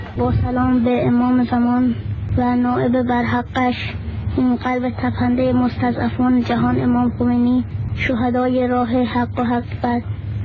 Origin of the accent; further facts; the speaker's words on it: Isfahan, Iran; از اصفهان هستم که 14 سالمه.